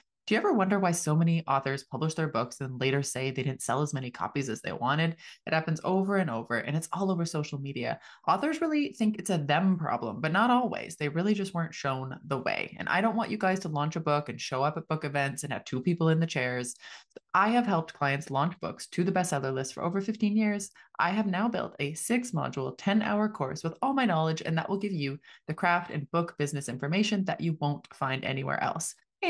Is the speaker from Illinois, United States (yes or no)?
no; Massachusetts, United States; now in Washington, D.C., United States; Growing up in Massachusetts, I spent many summers living and working in the Berkshires. I currently live in Washington, D.C.